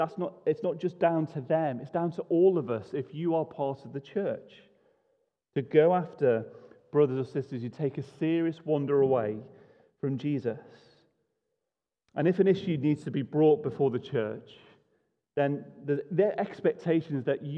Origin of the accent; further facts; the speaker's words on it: United Kingdom; I don't want to try and, as a British person, cross that line where their private life is their private life.